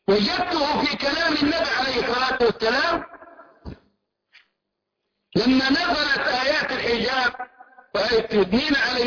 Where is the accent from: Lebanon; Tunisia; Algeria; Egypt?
Egypt; Upper Egypt; رأيته عندنا في الصعيد